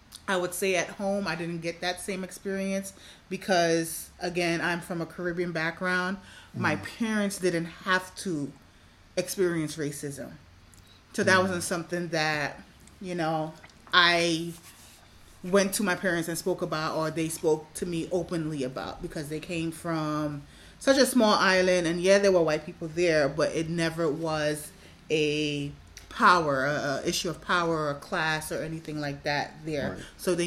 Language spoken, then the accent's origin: English; Brooklyn, New York, United States; We were all Afro-Latin, Puerto Rican, Dominicans. I grew up in East New York, Brooklyn, and we all had that.